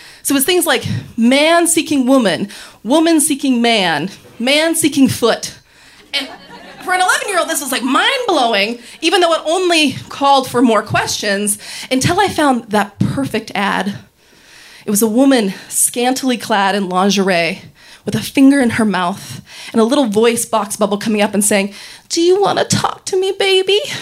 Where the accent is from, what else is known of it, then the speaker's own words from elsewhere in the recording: Reno, Nevada, United States; I'm from Reno, Nevada.